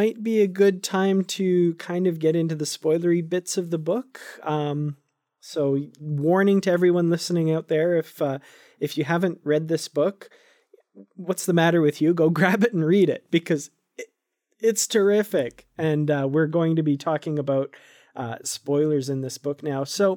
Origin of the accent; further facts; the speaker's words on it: Canada; I'm from Canada and I'm a Métis, and that's part Indigenous, part white colonial, ancestry.